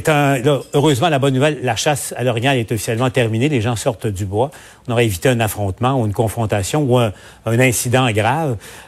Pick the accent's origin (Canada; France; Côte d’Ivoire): Canada; Quebec; Moi, je suis de l'Abitibi